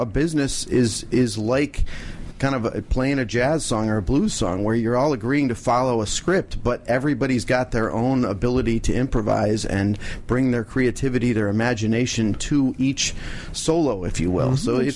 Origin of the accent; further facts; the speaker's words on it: Connecticut, United States; also born or lived in North Carolina / Michigan; Grew up in Connecticut. Then the chaos started. I moved around from Connecticut, North Carolina, back to a different place in Connecticut. And then to Michigan, all before I was in 10th grade.